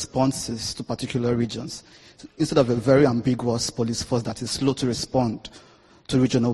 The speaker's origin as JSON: {"language": "English", "region": "Lagos", "country": "Nigeria", "tie": "born or raised there", "moved": "as an adult", "lives_now": "London, United Kingdom", "said": "I'm a Nigerian. I've lived in Lagos all my life until last year when I came here to London to study."}